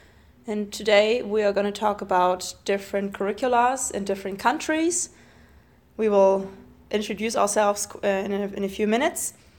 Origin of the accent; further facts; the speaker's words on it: Germany; I'm from Germany